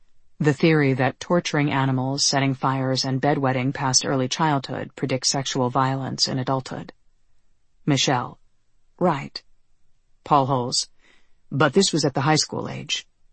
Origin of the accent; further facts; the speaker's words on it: Los Angeles, California, United States; I tell him I'm from Los Angeles.